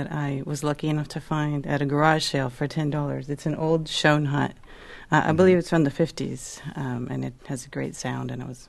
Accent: Arizona, United States; I grew up in Arizona as a kid, and nobody has attics or basements in Arizona. But we had this crawl space on top of this ranch-style house

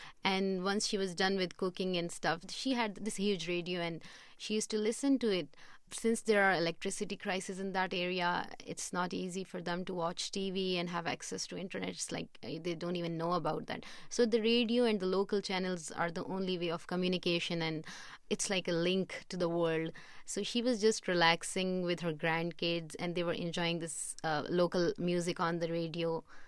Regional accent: Federally Administered Tribal Areas, Pakistan; English is a second language; I belong to Momand Agency of Pakistan. These are the tribal areas of Pakistan. We call it FATA.

